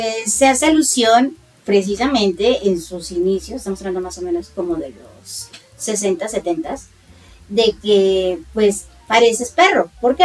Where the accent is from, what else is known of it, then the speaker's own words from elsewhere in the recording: Mexico; Como se habrán dado cuenta, soy mexicana